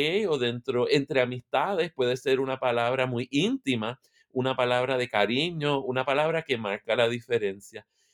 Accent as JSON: {"language": "Spanish", "country": "Puerto Rico", "lives_now": "United States", "said": "Soy de Puerto Rico, vivo en Michigan, en Estados Unidos, cerca de Chicago, pero en realidad más cerca de la ciudad de Detroit. Estoy a 45 minutos de Detroit, pero les dos vivimos en el Midwest, una parte muy fría de Estados Unidos"}